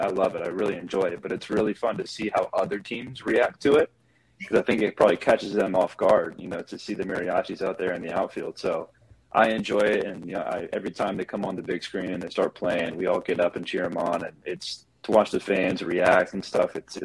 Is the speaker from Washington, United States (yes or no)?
no; North Carolina, United States; now in Los Angeles, United States; Los Angeles is it's totally different than, what I had growing up. I'm from the East Coast, small town outside of Raleigh, North Carolina.